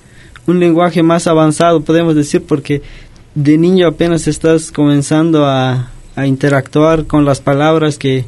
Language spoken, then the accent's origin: Spanish; Tuxpan de Bolaños, Jalisco, Mexico; A lo mejor en nuestra comunidad, en mi comunidad, soy de Tuxpan de Bolaños